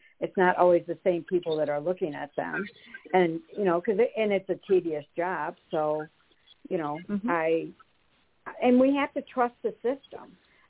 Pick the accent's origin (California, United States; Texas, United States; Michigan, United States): Michigan, United States; from Michigan.